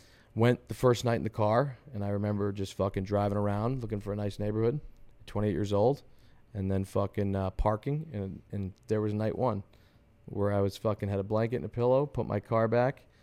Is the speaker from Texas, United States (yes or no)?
no; Lawrence, Massachusetts, United States; I come from Lawrence, Massachusetts. So I was born and raised lower class in Lawrence, which is an inner city in Massachusetts.